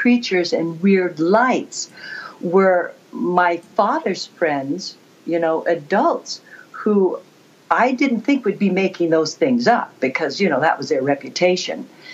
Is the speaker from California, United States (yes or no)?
no; Oregon, United States; moved away as an adult; also born or lived in Baltimore; now in Michigan, United States; And raised in Oregon. But then I joined the Air Force and went away for forever, and I ended up in Baltimore working, and then – my husband and I retired here in northern Michigan, just outside of Cadillac.